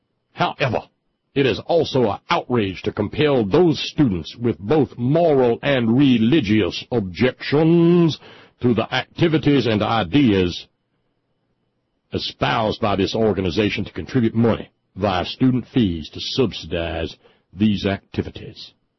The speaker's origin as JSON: {"language": "English", "region": "Alabama", "country": "United States", "said": "Mississippi's just to the west of my home state of Alabama. And my home state of Alabama is, of course, the home of one Attorney General Troy King."}